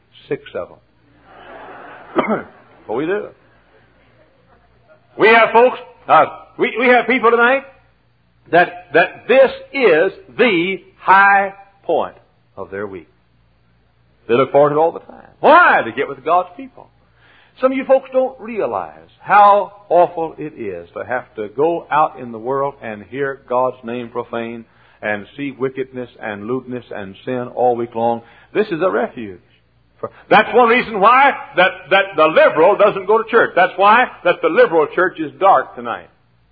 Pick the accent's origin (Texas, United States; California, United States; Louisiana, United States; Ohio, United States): Texas, United States; Dallas; El Paso. Oh, I'm from Dallas.